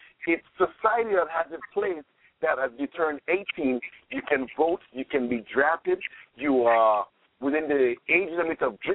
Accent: St. Thomas, U.S. Virgin Islands; I'm from St. Thomas, U.S. Virgin Islands.

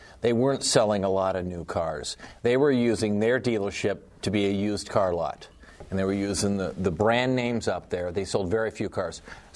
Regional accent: Iowa, United States; now in Detroit, United States; I grew up in Iowa, a little small town. They're going to have to drive 15 miles now. We're in Metro Detroit.

